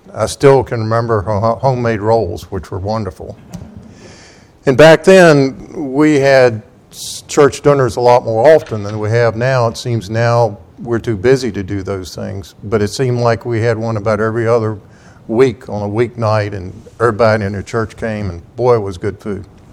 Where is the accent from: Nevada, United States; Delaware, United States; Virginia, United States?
Virginia, United States; Vinton; I remember when I was growing up in Vinton, Virginia, over in the mountains